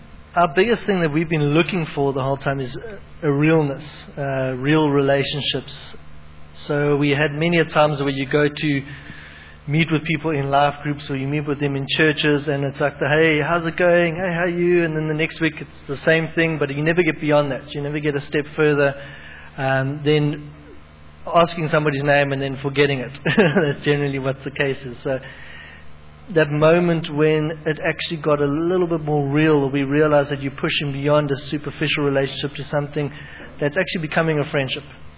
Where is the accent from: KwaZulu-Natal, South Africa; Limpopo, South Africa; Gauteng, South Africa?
KwaZulu-Natal, South Africa; Durban; moved away as an adult; Jen, we're originally from Durban. We moved down here 5 years ago, so yeah, to the Durbanites.